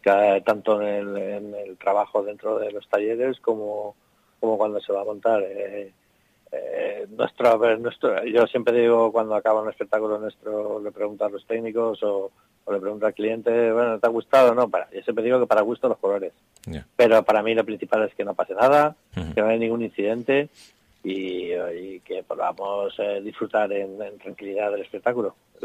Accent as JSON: {"language": "Spanish", "town": "Valencia", "region": "Valencian Community", "country": "Spain", "said": "A ver, yo soy de Valencia, aquí también hay una batalla de flores."}